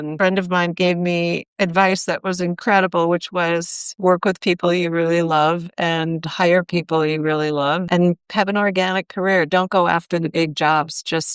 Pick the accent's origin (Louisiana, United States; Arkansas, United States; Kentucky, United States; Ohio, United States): Ohio, United States; Cleveland; I grew up in Cleveland, Ohio. I had a great museum and my mom used to take me there.